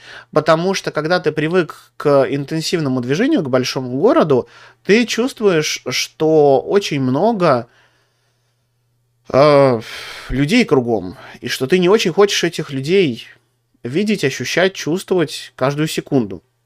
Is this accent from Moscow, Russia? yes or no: yes; Moscow, Russia; Ну, у нас это в Москве, я вообще из Москвы.